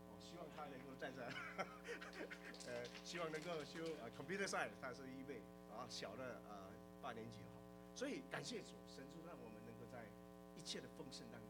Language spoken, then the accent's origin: Chinese; Malaysia; moved away as an adult; 我从小在教会长大，来自马来西亚，第二代的基督徒。